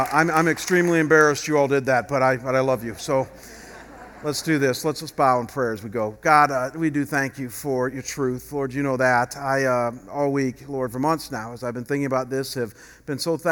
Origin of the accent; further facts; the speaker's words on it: Ohio, United States; now in Arizona, United States; I have not commented on this in 5 years since I've been here because I'm from Ohio and we don't have an immigration problem in Ohio. But now that I'm here in Arizona